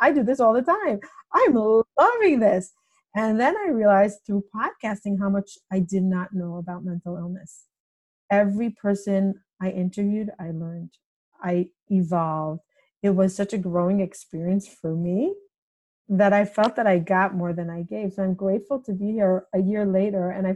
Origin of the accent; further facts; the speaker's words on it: Israel; And it's a very rare name in Israel. I grew up in Israel.